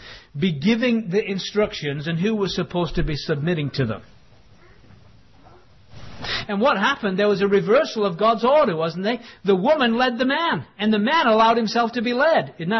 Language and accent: English; England, United Kingdom; now in United States; I know I'm an Englishman.